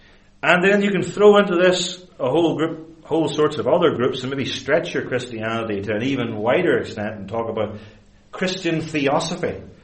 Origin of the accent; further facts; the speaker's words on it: Northern Ireland, United Kingdom; I'm not from Ballymena, and I don't actually, I'm from County Tyrone, and I don't actually live in Ballymena